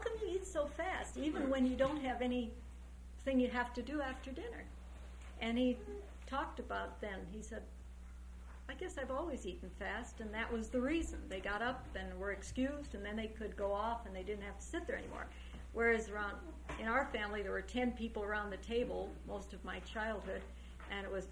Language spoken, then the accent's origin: English; Chicago, Illinois, United States; I came from Chicago, Erling from this little town in North Dakota, and had grown up in Chicago. My mother and my father were both born in Chicago.